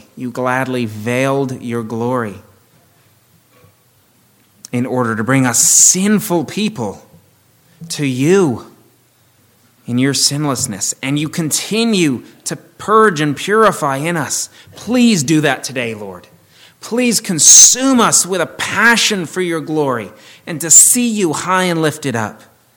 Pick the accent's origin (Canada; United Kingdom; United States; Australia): United Kingdom; England; I'm English, I call it Boxing Day.